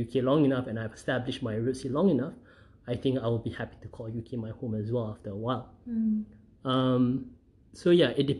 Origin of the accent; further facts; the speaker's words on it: Japan; now in Malaysia; I grew up in Japan. I became an adult in Japan. And that part of me stayed in Japan, or at least stayed with the Japanese language and culture.